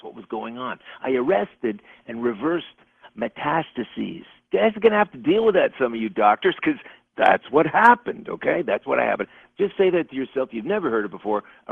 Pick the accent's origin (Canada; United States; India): Canada; I'm a Canadian.